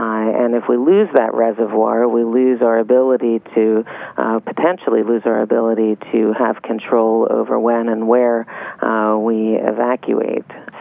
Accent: Philadelphia, Pennsylvania, United States; I'm originally from Philadelphia. I wound up down here at the Cleveland Clinic, Florida

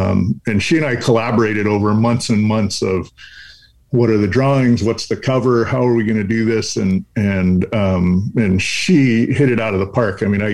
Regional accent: Corvallis, Oregon, United States; Yeah, Corvallis, Oregon was my first home.

